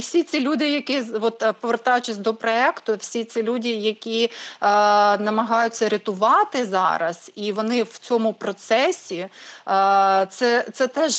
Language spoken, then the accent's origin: Ukrainian; Mykolaiv, Mykolaiv Oblast, Ukraine; Я сама з Миколаєва.